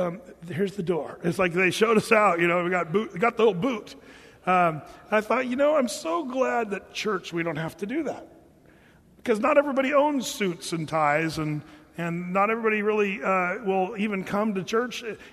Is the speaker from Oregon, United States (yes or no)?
yes; Portland, Oregon, United States; And we were wearing shorts and flip-flops, you know, and we're from Portland.